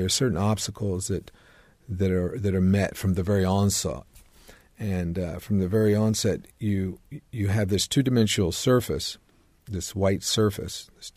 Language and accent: English; Atlantic City, New Jersey, United States; I grew up in this very fertile environment. Growing up in Atlantic City, New Jersey, Atlantic City was the queen of resorts at one time, many, many years ago.